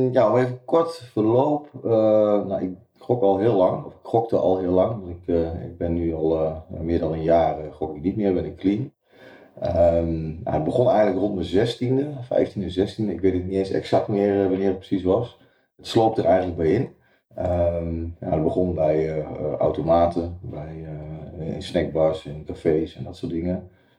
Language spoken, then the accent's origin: Dutch; Overijssel, Netherlands; also born or lived in Gelderland; Want ik ben als kind, toen was ik een jaar of 10, ben ik van Gelderland naar Overijssel verhuisd. Je kunt je wel voorstellen, dat een compleet ander dialect, noem het maar op.